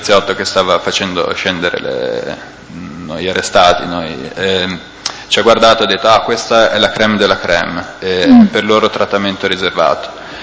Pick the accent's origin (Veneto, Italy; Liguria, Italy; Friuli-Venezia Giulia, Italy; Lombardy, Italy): Liguria, Italy; Savona; born there; sono nato a Savona il 2 gennaio del 1982.